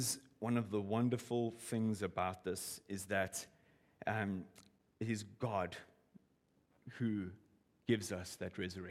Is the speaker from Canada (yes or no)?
no; England, United Kingdom; I'm English, which is obviously very clear to most of you here.